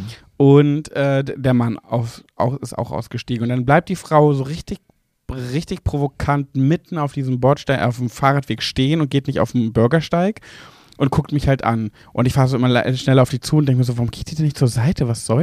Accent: Braunschweig, Lower Saxony, Germany; Also in dem Fall, klar komme ich aus Braunschweig, aber aus dieser Gegend kam ich halt nicht, so meinte ich das.

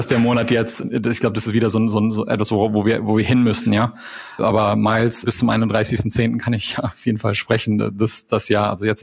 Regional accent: Canada; Also ich bin ja Kanadier, ne?

